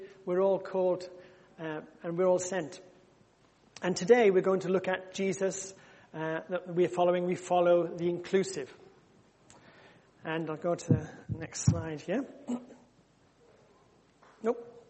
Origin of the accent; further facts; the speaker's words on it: Faversham, South East England, United Kingdom; I'm from Faversham, the other side.